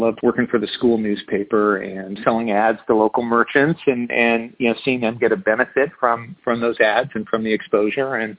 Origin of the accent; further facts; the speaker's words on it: Seattle, Washington, United States; We're from Seattle.